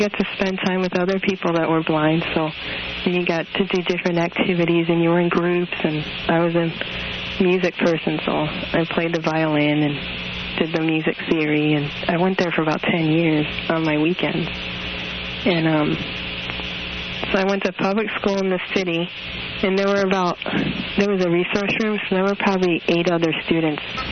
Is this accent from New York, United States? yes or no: yes; New York City, New York, United States; I grew up in New York City.